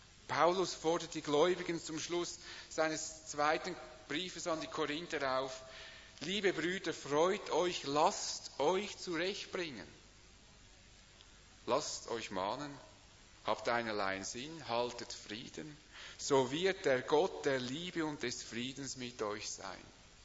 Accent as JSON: {"language": "German", "country": "Switzerland", "said": "Ich denke vor allem auch wir als Schweizer."}